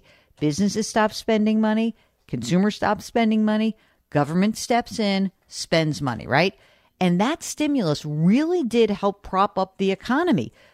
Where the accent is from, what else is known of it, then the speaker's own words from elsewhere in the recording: New York City, New York, United States; On the other hand, you know, I'm a New Yorker. I'm optimistic.